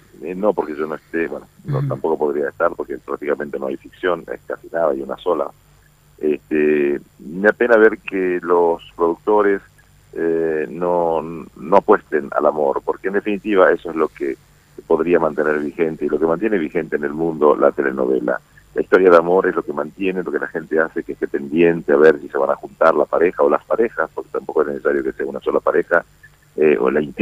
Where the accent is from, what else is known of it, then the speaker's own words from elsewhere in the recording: San Bernardino, Cordillera, Paraguay; born there; es el lugar de mi tierra. Yo nací en San Bernardino, allá en a orillas del lago Ipacaraí.